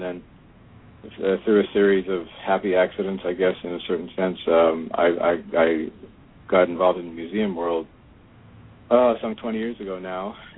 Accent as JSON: {"language": "English", "region": "Wyoming", "country": "United States", "tie": "born or raised there", "said": "I was born in Wyoming. But I was born and grew up in the West and had a fairly typical, at least on the surface, kind of middle-class upbringing."}